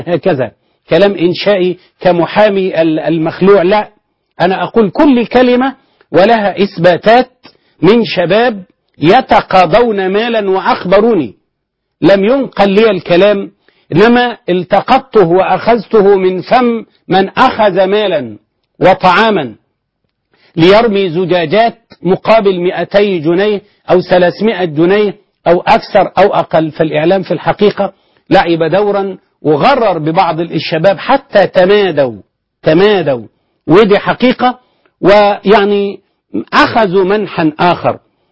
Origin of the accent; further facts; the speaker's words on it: Sharqia Governorate, Egypt; منطقة معينة عندنا في الشرقية